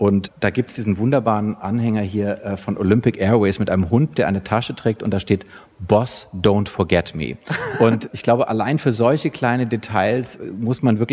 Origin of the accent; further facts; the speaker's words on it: Frankfurt, Hesse, Germany; Ich bin in Frankfurt ganz normal zur Schule gegangen, eine normale Grundschule